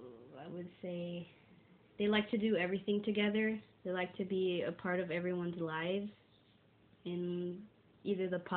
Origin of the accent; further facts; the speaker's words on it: Los Angeles, California, United States; I grew up in South LA, specifically South Central.